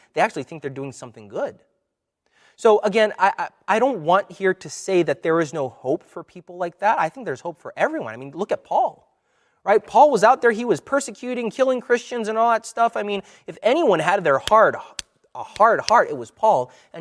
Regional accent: United States; born there; And so my parents were born in Brazil. I was born in the States. You can't really say that I have, you know, I'm from everywhere.

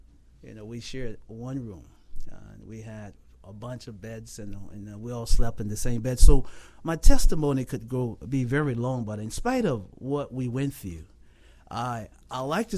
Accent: Georgia, United States; And as a little boy growing up in South Georgia, I am from a family of 12 children.

